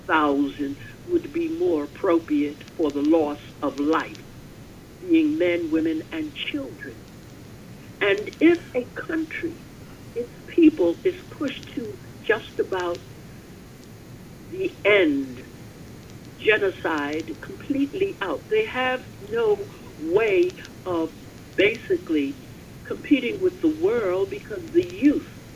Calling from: New York, United States; from Long Island.

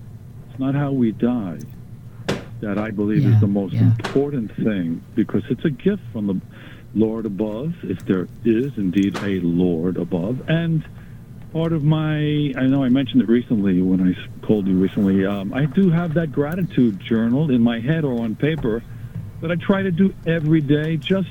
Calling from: New York, United States; from Long Island.

